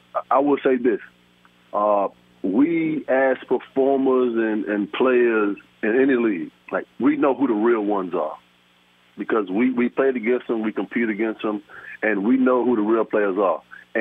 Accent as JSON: {"language": "English", "region": "Virginia", "country": "United States", "tie": "born or raised there", "said": "From 757, from my hometown."}